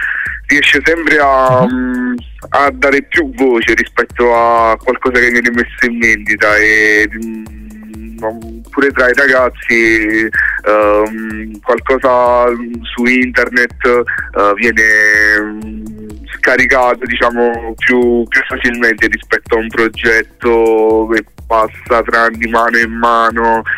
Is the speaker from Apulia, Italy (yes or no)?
no; Salerno, Campania, Italy; sono in giro per la provincia salernitana, io sono di Salerno